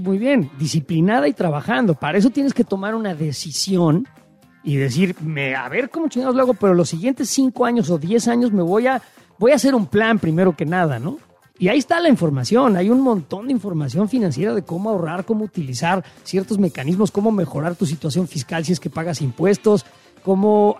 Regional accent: Mexico; born there; Soy mexicano, nací en México.

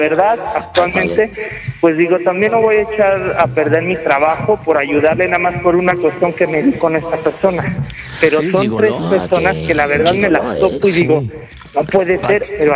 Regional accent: Lindavista, Mexico City, Mexico

